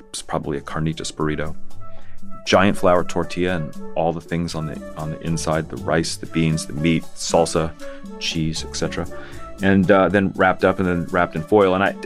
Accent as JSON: {"language": "English", "region": "Colorado", "country": "United States", "tie": "born or raised there", "said": "growing up in Colorado, this is not how we ate burritos."}